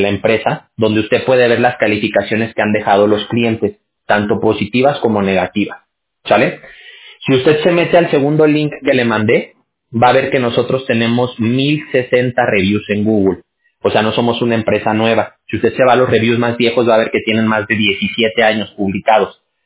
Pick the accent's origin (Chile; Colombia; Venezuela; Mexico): Mexico; Aguascalientes; Yo soy de Aguascalientes.